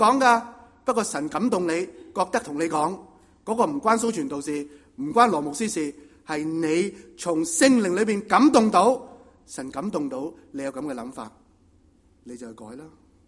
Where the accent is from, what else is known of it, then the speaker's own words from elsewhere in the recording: Guangdong, China; 我们广东人就叫做九尾鞭